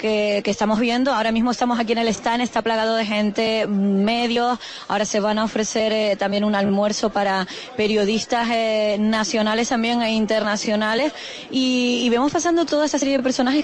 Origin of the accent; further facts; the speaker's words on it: Canary Islands, Spain; a los que somos de Tenerife y a los que no son de Tenerife